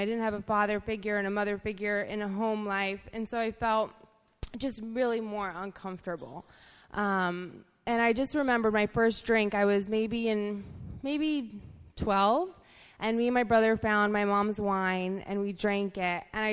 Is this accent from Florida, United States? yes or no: yes; Florida, United States; I grew up mostly in Florida. My parents were separated, and my mother was a single mom.